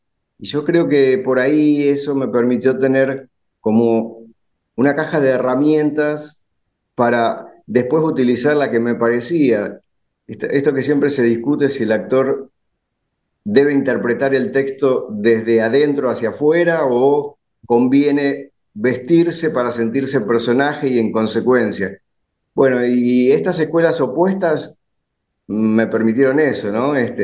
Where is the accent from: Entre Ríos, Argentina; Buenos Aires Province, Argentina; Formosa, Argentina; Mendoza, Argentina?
Buenos Aires Province, Argentina; 25 de Mayo; yo soy de 25 de Mayo, provincia de Buenos Aires